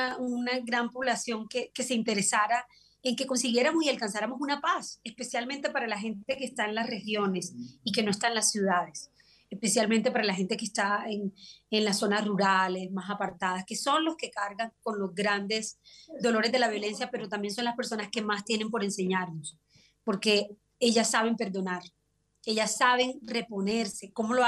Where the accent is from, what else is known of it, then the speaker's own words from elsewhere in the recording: Colombia; ese es mi deseo como colombiana